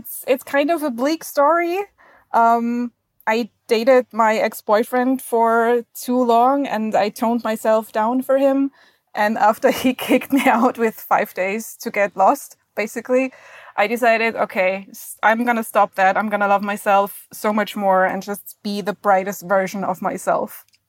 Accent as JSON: {"language": "English", "region": "Vienna", "country": "Austria", "said": "I'm from Vienna, Austria."}